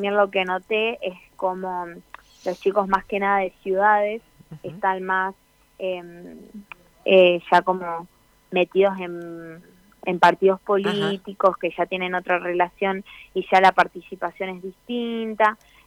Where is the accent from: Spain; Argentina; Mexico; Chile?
Argentina; como argentinos y como en la situación que estamos